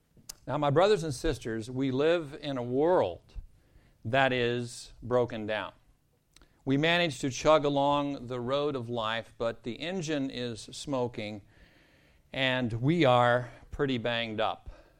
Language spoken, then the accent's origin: English; Ohio, United States; In my home state of Ohio in the United States, automobiles do not have to be inspected